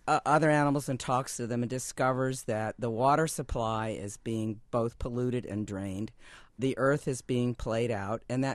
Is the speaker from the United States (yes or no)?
yes; the South, United States; I was a rural kid. These were all successful women in their 30s. And I came from the South, which was a real strike against me.